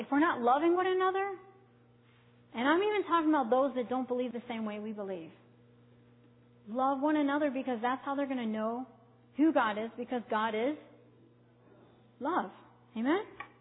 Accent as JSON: {"language": "English", "country": "United States", "said": "not just because I'm an American and I come from this blessed country"}